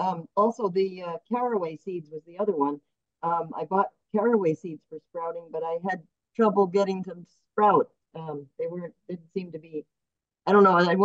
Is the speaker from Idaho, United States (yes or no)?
yes; Boise, Idaho, United States; Hi, I'm from Boise, Idaho